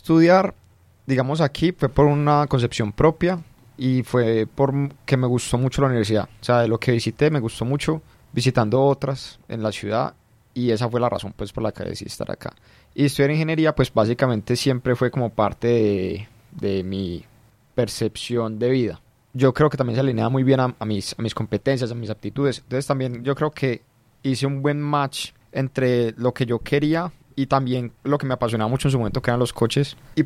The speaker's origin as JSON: {"language": "Spanish", "town": "Medellín", "region": "Antioquia", "country": "Colombia", "tie": "born or raised there", "said": "Yo soy de acá de Medellín, de toda la vida, básicamente."}